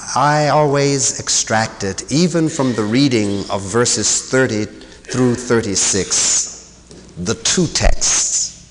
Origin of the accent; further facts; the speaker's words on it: North Carolina, United States; born there; I'm a southerner. I was born in North Carolina.